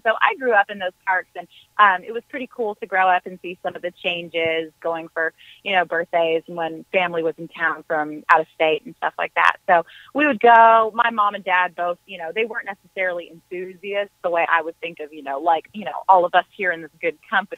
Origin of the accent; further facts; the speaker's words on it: New Smyrna Beach, Florida, United States; now in California, United States; So I'm actually from New Smyrna Beach, Florida. So I'm about, my hometown's about an hour from Orlando